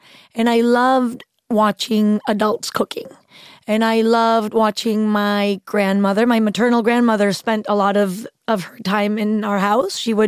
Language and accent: English; Chihuahua, Mexico; English is a second language; I was born in Mexico. I was born in the north of Mexico in Chihuahua, even though none of my parents were from there. My father is from Mexico City. My mother is from Florence, Italy. So I've always been living in Mexico as a Mexican